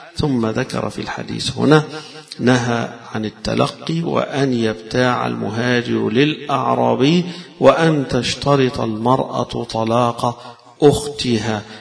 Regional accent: Egypt; احنا كمصريين مش متعودين على هذا الشيء

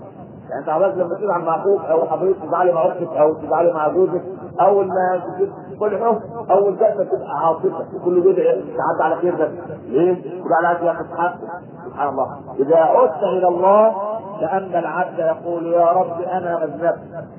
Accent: Egypt; تعال طور كده علينا كمصريين

